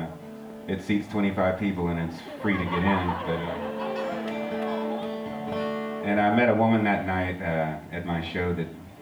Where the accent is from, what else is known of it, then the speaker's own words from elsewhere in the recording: Atlanta, Georgia, United States; now in Los Angeles, United States; I'm from Atlanta, and I started coming up here first, but I eventually made my way out